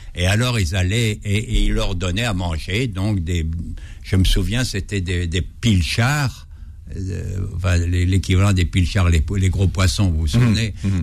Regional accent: Grand Est, France; accent: Ardennes; Moi, j'ai un accent ardennais, mais vous ne l'avez pas vu.

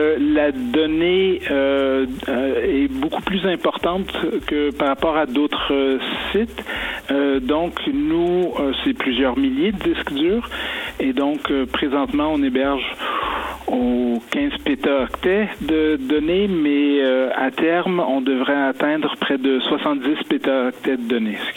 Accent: Montreal, Quebec, Canada; accent: Quebec; Même un fort accent, donc je suis originaire de la région de Montréal.

